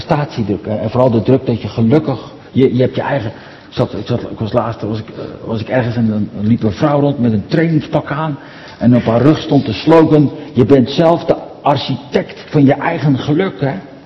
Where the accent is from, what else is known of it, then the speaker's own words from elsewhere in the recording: Katwijk, South Holland, Netherlands; Vroeger in Katwijk, waar ik vandaan kwam.